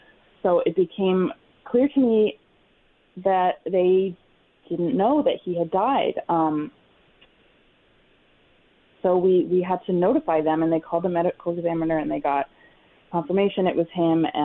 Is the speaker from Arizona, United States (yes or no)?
yes; Tucson, Arizona, United States; now in New York, United States; So I grew up in Tucson. I went to Tucson High, went to the U of A. I've lived in New York for about 5 years now, but Tucson is always really close to my heart, I think.